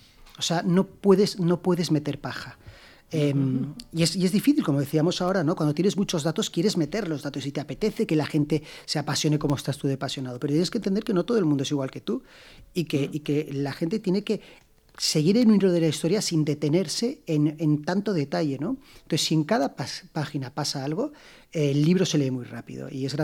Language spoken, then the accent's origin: Spanish; Spain; pero somos españoles, así que vamos a decirlo bien